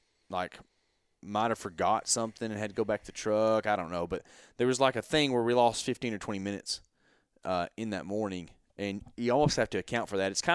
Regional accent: Texas, United States; I mean, we're from Texas, right? You get a snowflake on film.

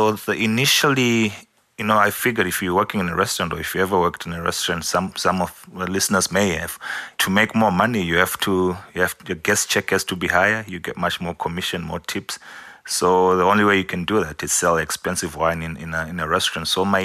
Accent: Zimbabwe; when we started associating wines with flavors and fruits we grew up eating in Zim, it was quite much more enjoyable.

